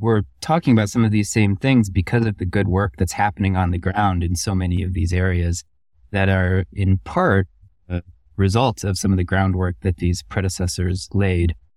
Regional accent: South Haven, Michigan, United States; Liberty Hyde Bailey was born in my hometown of South Haven, Michigan, in 1858.

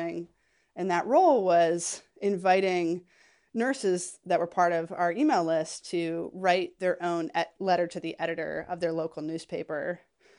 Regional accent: Connecticut, United States; Sure. So I grew up in Central Connecticut, single parent, only child household.

